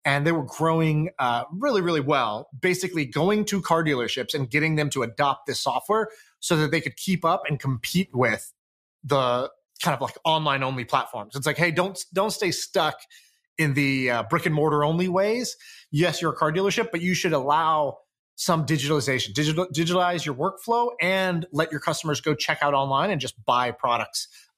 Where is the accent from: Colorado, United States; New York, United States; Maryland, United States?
Colorado, United States; I grew up in Colorado, and John Elway always had dealerships.